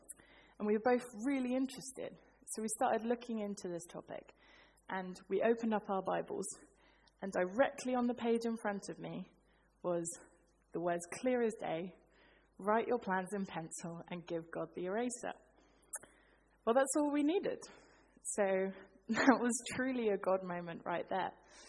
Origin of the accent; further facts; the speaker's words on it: Reading, South East England, United Kingdom; I'm one of the Moreland students, as we've said. I'm in my third year, and I'm from Reading.